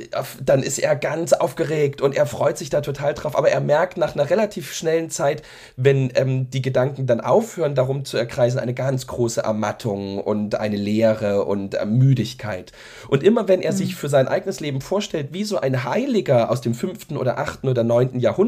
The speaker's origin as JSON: {"language": "German", "region": "Saxony", "country": "Germany", "said": "so, ja, bei uns in Sachsen würde man vielleicht sagen, so meinen Dienst tun möchte."}